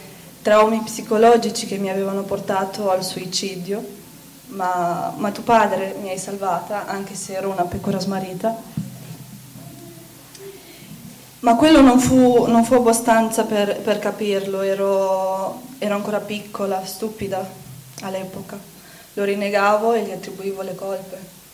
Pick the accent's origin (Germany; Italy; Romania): Romania; ho 24 anni, come ha detto prima ci siamo sposati da poco, sono rumena, provengo da una famiglia povera